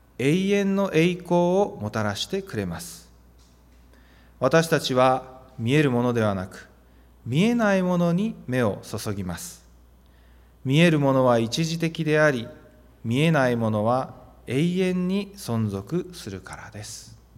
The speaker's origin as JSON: {"language": "Japanese", "town": "Ijuin", "region": "Kagoshima", "country": "Japan", "lives_now": "Itoshima, Japan", "said": "私は昨年の4月に糸島に参りましたが、その前までは、私の出身であります鹿児島の伊集院というところで牧会をしておりました。"}